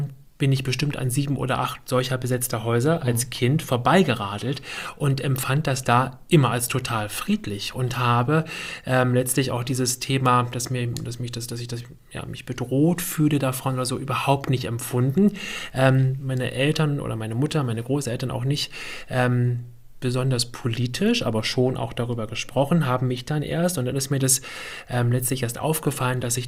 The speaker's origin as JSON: {"language": "German", "region": "Berlin", "country": "Germany", "tie": "born or raised there", "said": "Das Hinterhaus in Kreuzberg, also ich bin ja dann in der Lausitzer Straße groß geworden"}